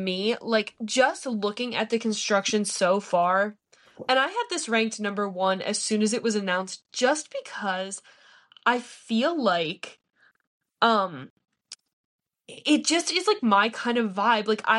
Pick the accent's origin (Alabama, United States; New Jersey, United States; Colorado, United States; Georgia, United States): New Jersey, United States; As has been made many a point on this podcast, I am from Jersey